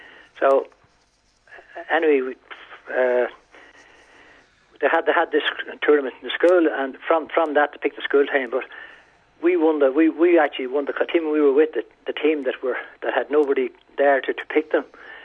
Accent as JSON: {"language": "English", "town": "Ranafast", "region": "County Donegal", "country": "Ireland", "tie": "born or raised there", "said": "I was born in Rathmullen, yeah. And I was reared actually down by my grandmother down in Ranafast."}